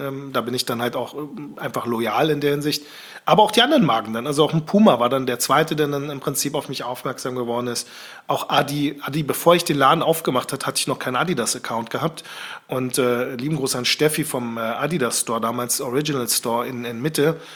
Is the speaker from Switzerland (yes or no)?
no; Turkey; Also ganz ehrlich, ich als Türke selber fasse ich das eher rassistisch auf